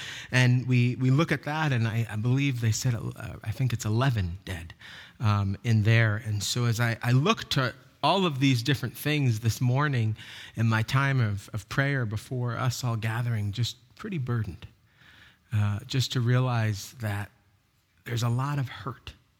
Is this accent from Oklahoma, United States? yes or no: no; New York, United States; now in North Carolina, United States; you remember I'm from New York